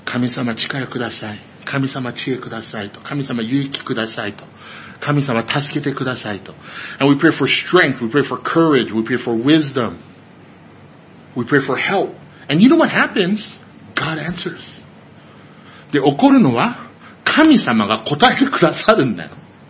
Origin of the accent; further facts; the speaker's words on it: United States; Japanese is a second language; now in Japan; まあ実はまあまだ宣教師でしょ僕はアメリカ人で